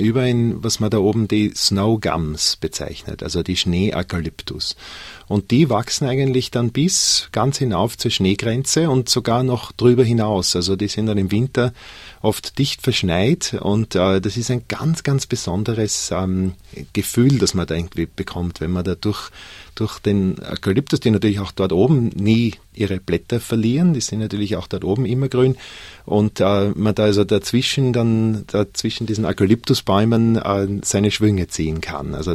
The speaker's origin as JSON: {"language": "German", "region": "Vienna", "country": "Austria", "tie": "born there", "said": "als Österreicher, obwohl ich gebürtiger Wiener bin aber trotzdem natürlich immer schon in den Bergen gewesen bin."}